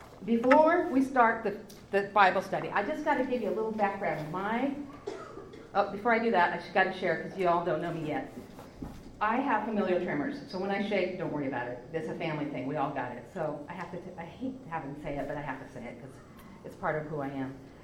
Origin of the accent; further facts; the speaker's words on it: California, United States; I come from the High Sierras. Where I lived was in the mountains. We had deer on our front porch. Not deer, bears on our front porch.